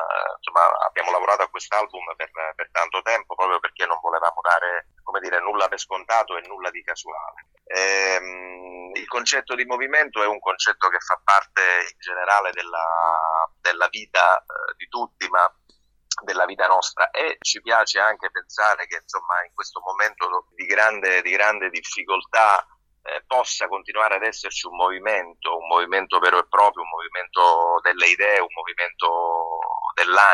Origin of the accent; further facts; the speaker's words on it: Gela, Sicily, Italy; Io sono originario di Gela, provincia di Caltanissetta, quindi Sicilia orientale.